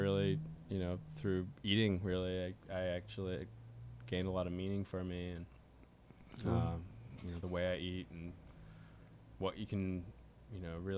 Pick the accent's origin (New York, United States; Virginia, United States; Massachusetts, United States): New York, United States; Philmont; I'm from Philmont, Chatham, Hudson throughout the years.